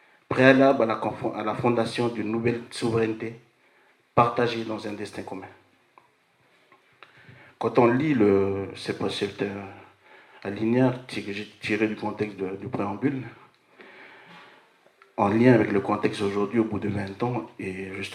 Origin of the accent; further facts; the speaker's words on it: Gossanah, Loyalty Islands Province, New Caledonia; Et moi, je suis originaire de Gossana, Yaï, là où a eu lieu les événements.